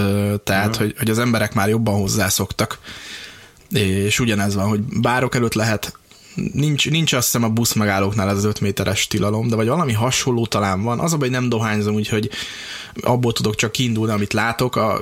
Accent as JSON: {"language": "Hungarian", "country": "Hungary", "moved": "as an adult", "lives_now": "England, United Kingdom", "said": "Kiköltöztem külföldre. Úgyhogy október 7-e óta hivatalosan angliai magyar vagyok."}